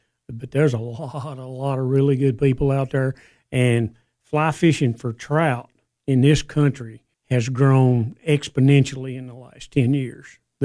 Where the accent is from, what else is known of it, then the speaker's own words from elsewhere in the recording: Georgia, United States; I'm originally from North Georgia. My wife's from Baxter. We moved here about 9 years ago and love it here, and this is home now.